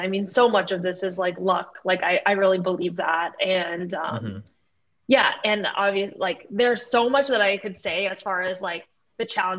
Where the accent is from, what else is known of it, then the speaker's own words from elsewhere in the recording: Massachusetts, United States; Yeah, so I grew up in a small town 30 minutes south of Boston. It was 98.5% white, Irish, Italian, Catholic town.